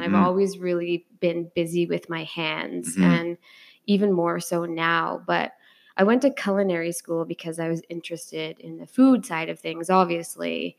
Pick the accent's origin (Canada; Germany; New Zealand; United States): Canada; Peterborough, Ontario; So I am hometown proud. Born and raised in Peterborough, and I just love it here. I always have.